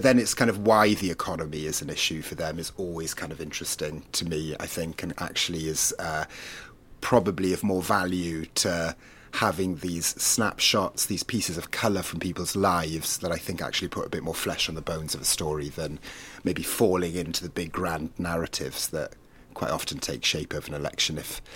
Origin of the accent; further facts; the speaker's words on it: Wales, United Kingdom; first language Welsh; English is a second language; now in New York, United States; I'm from Wales originally, so I should have said that at the start. Welsh is my first language